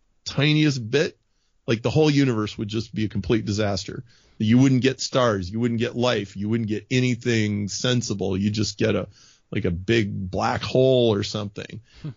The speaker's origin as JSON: {"language": "English", "region": "Nebraska", "country": "United States", "tie": "born or raised there", "said": "So you got to appreciate where we grew up. We grew up in Nebraska and went to a very, very, very conservative church."}